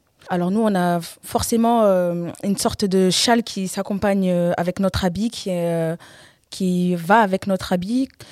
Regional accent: Guinea; Alors moi je viens de la Guinée. Je suis guinéenne, Guinée-Conakry, parce qu'il y a plusieurs Guinées. Je suis originaire de là-bas de mes deux parents. Mes deux parents viennent de la Guinée, mais de deux villes différentes.

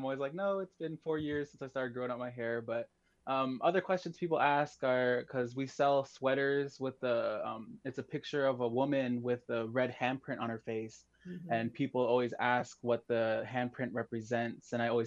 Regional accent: Saint Paul, Minnesota, United States; now in Minneapolis, United States; I was born and raised here in the Twin Cities, specifically over Eastside St. Paul, but I currently live in Southside Minneapolis.

